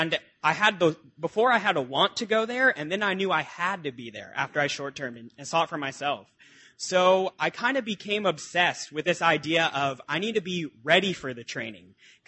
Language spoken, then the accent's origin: English; Pleasanton, California, United States; I'm from Pleasanton, California.